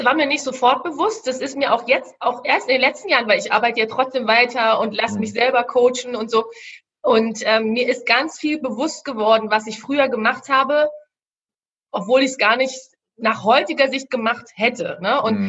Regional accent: Berlin, Germany; Ich komme ja aus Berlin, ja, ich sag's mal so, wie ich es hier sage

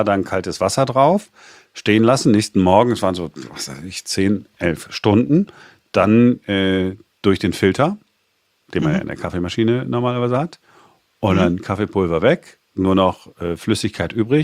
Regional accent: Duisburg, North Rhine-Westphalia, Germany; born there; Ich komme ja gebürtig aus dem Ruhrgebiet, aus Duisburg

